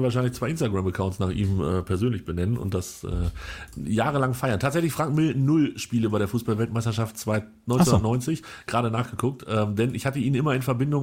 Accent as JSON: {"language": "German", "town": "Hanover", "region": "Lower Saxony", "country": "Germany", "said": "Ich als Hannoveraner kenne das natürlich nicht anders."}